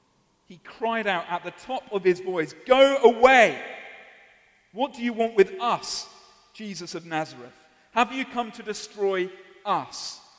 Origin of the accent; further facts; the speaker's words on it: United Kingdom; We're British.